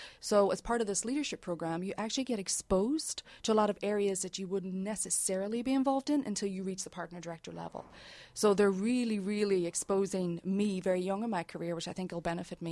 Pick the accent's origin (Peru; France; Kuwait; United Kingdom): United Kingdom; Northern Ireland; now in United States; Basically, I grew up in Northern Ireland. That's also where I attended university. And I've always wanted to come to the United States and work.